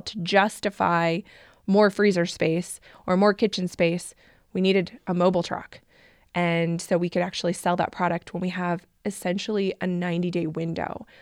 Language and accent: English; Bigfork, Montana, United States; And I grew up in Big Fork, and so it's right on the edge of Flathead Lake. It's very touristy.